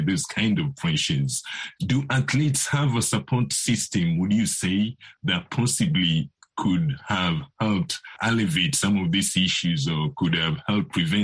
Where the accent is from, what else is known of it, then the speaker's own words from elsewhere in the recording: Kenya; And, you know, I am also from Kenya, and, you know, I know the Kenyan culture especially.